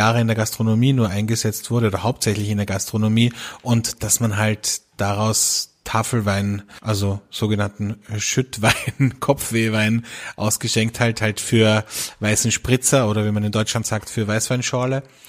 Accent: Velden, Carinthia, Austria; ich habe früher bei uns in Felden, wo ich aufgewachsen bin, immer in den Sommerferien in Hotels und Restaurants gejobbt

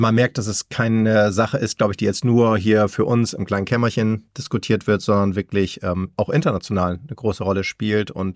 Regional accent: Hamburg, Germany; so als Hamburger, wir stehen, glaube ich, immer so um die 150 Stunden alleine, du und ich, jedes Jahr im Stau.

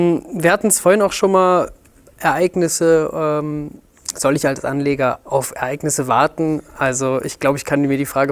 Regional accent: Germany; Und ich als Deutscher kann davon auch ein Lied singen.

